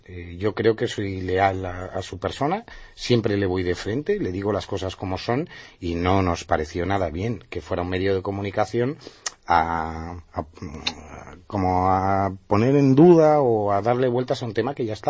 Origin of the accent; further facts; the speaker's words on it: Asturias, Spain; moved away as an adult; yo soy asturiano, he venido aquí hace 4 años y medio